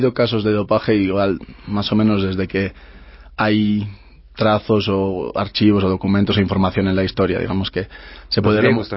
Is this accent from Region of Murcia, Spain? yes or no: no; Orio, Basque Country, Spain; practicaba remo y competía ya pues en el club de mi pueblo, de Orio